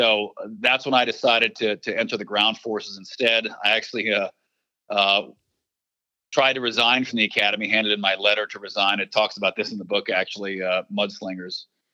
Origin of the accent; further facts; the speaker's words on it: Minnesota, United States; Like you said, I grew up in Minnesota.